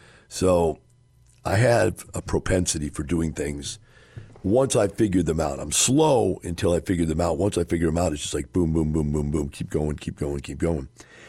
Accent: California, United States; As a Californian, my children and grandchildren are here, and it's a beautiful state.

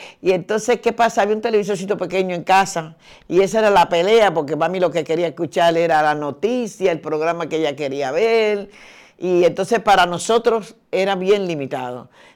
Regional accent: Dominican Republic; yo vengo de una cultura, yo soy dominicana, de una cultura y además de una época, hace 70 años atrás

